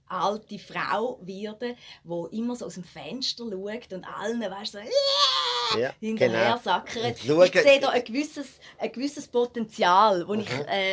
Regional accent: Switzerland; Also eigentlich sind wir Schweizer eine Aglo-Bevölkerung

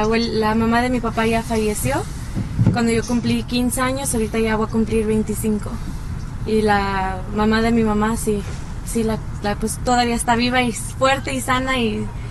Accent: Irapuato, Guanajuato, Mexico; born there; En Irapuato, Guanajuato.

